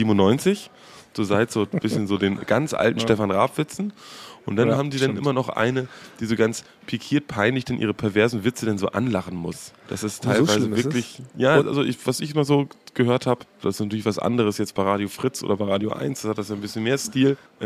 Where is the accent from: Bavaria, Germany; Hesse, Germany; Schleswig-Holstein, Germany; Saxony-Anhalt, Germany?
Schleswig-Holstein, Germany; Ja, wir sind ja Norddeutsche